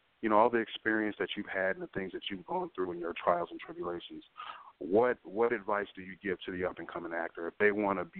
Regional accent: Chicago, Illinois, United States; now in Arizona, United States; I'm in Arizona right now, but I'm a Chicago boy at heart, man. I'm born and raised in Chicago, man

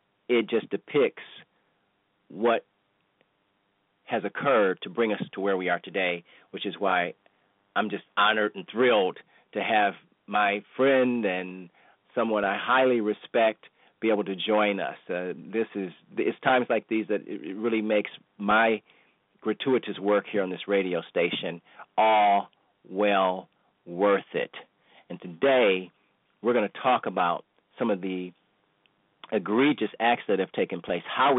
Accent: Cleveland, Ohio, United States; In my hometown, you know, Cleveland, Ohio.

